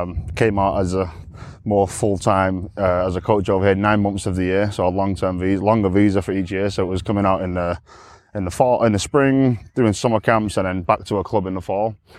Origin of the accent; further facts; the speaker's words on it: Manchester, North West England, United Kingdom; I grew up in Manchester, in England.